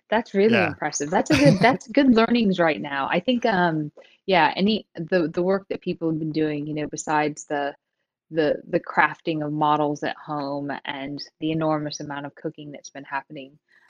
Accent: Lompoc, California, United States; born there; I was born in Lompoc.

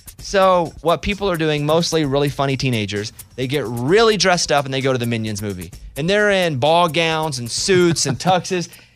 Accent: Arkansas, United States; I didn't grow up with an NFL team. I grew up in Arkansas. We did not have an NFL team, and most people in Arkansas were Cowboys fans.

